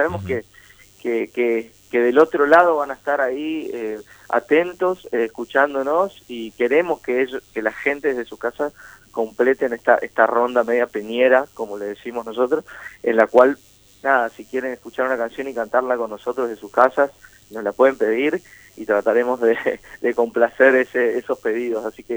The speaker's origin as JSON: {"language": "Spanish", "region": "Chaco", "country": "Argentina", "said": "Marcelo y yo somos de Chaco y Ariel es de Chubut"}